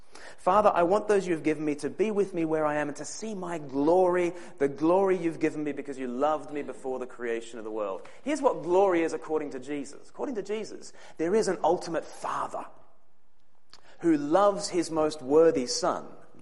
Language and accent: English; Australia; As an Australian, I didn't have too many favorite moments from 2012.